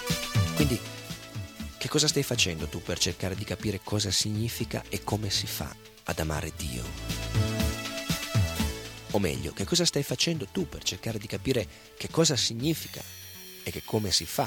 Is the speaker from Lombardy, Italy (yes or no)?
yes; Milan, Lombardy, Italy; born there; Io sono nato a Milano 31 anni fa, non sono né un indiano né un hindu.